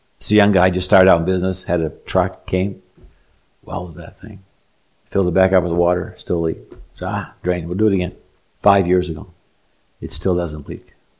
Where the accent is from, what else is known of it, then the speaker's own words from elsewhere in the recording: Elgin, United States; I'm still a kid growing up in Elgin.